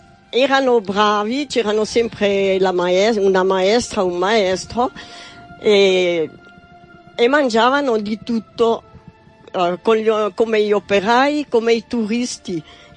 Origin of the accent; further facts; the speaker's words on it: Neuchâtel, Switzerland; Sì, sono nata a Neuchâtel. … da piccola. E sono nata a Neuchâtel.